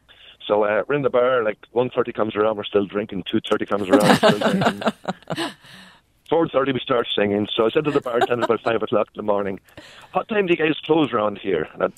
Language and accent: English; Dundalk, Leinster, Ireland; When I'm from Dundalk in Ireland, so it's pretty much the very east coast from Achill Island.